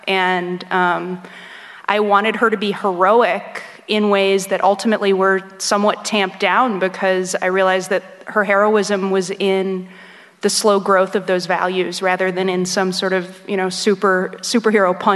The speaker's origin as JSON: {"language": "English", "country": "United States", "said": "And as an American who encountered that xenophobia"}